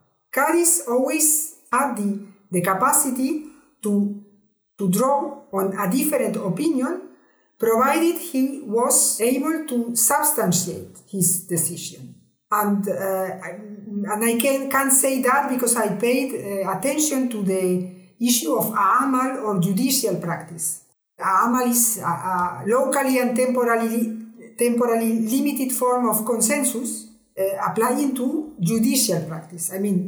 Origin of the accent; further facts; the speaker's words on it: Spain; Also, I am Spanish. I grew up in a Catholic family. I was raised and socialized in the Catholic religion and culture.